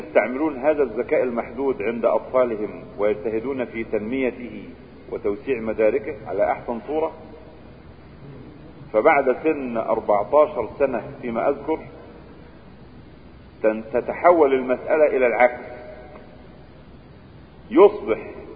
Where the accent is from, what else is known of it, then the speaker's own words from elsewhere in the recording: Egypt; تجد الظاهرة المنتشرة مثلا عندنا في مصر على سبيل المثال